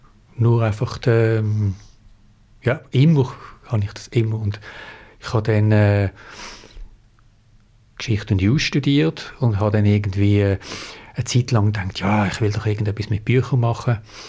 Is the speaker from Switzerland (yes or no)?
yes; Binningen, Basel-Landschaft, Switzerland; Ich bin in Binningen aufgewachsen